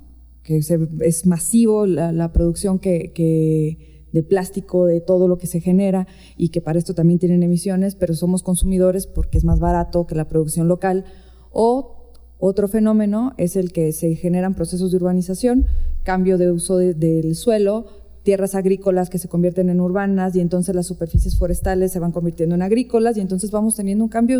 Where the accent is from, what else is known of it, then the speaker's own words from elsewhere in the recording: Sonora, Mexico; yo soy de Sonora